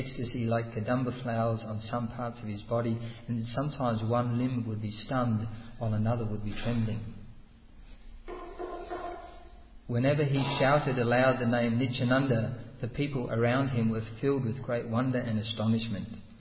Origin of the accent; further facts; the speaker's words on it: Australia; accent: Australian; It's my Australian accent.